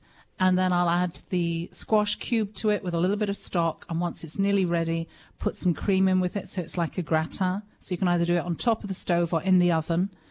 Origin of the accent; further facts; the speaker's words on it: London, United Kingdom; No, I grew up in London, but both my parents were born in Southern Ireland, and I have more family in Ireland than anywhere.